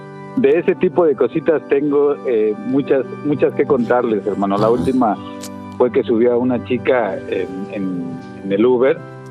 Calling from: Querétaro, Mexico; Bueno, ahorita estoy en Querétaro, hermano.

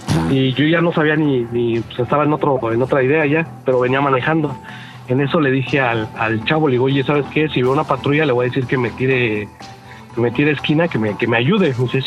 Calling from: Mexico City, Mexico; De la poderosísima CDMX.

